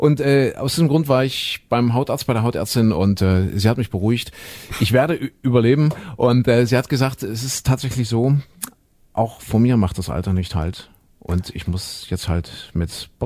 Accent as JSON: {"language": "German", "region": "Saxony", "country": "Germany", "said": "ich komme ja nun aus Sachsen"}